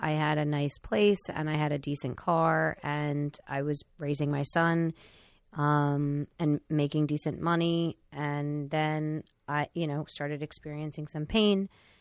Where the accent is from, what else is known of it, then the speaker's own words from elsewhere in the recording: Philadelphia, Pennsylvania, United States; I mean, I grew up in South Philly, so I knew all about, perks and all that stuff.